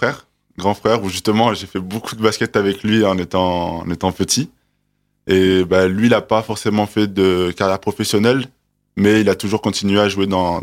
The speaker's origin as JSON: {"language": "French", "town": "Marseille", "region": "Provence-Alpes-Côte d'Azur", "country": "France", "said": "moi je suis de Marseille, donc c'est sûr, c'est le foot là-bas."}